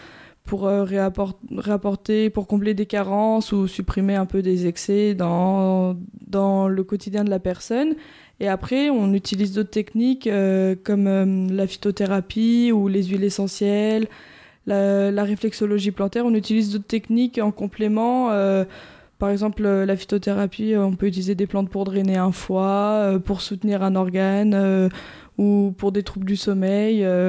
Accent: Saint-Pierre-de-Chartreuse, Auvergne-Rhône-Alpes, France; also born or lived in Belgium; Je suis native de Saint-Pierre-de-Chartreuse, donc j'ai toujours grandi dans un milieu naturel.

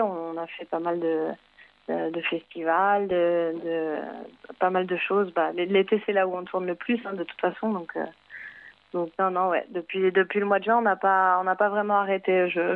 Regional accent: France; et le reste du groupe, on est français. On s'est tous rencontrés à Barcelone en 2008.

